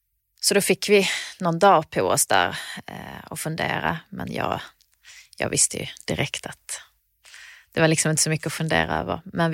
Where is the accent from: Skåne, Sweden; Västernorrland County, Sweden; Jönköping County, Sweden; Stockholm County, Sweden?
Skåne, Sweden; Teckomatorp; Det var så stora kontraster mot det vi hade hemma i Teckomatorp, så att då fattade de det beslutet att då fick jag flytta tillbaka.